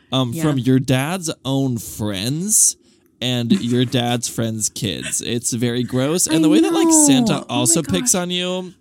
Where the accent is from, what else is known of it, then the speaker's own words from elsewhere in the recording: Ireland; I'm from Ireland. International listener!